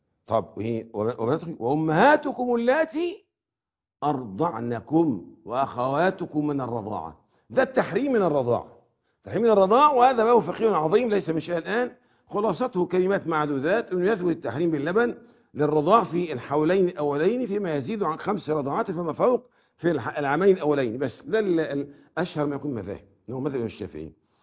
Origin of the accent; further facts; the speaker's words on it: Egypt; إحنا في مصر بنسمي إيه؟